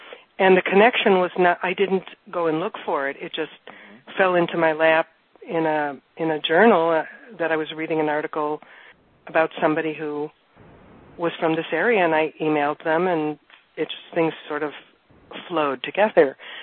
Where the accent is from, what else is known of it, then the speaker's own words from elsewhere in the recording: Ohio, United States; now in Chicago, United States; I moved to Chicago from Ohio